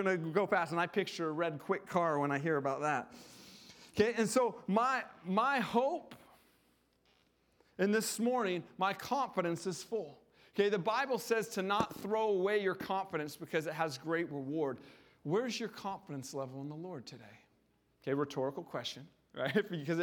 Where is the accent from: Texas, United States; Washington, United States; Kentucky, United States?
Washington, United States; Enumclaw; I was raised in Enumclaw, so farming was all over.